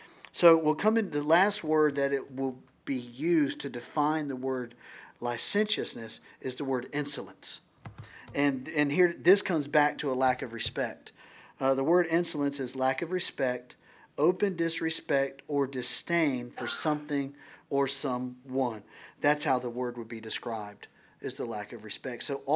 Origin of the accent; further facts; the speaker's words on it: Marysville, Ohio, United States; I remember as a young boy growing up in Ohio, Marysville, Ohio, literally there was one street light in this whole town, one street light.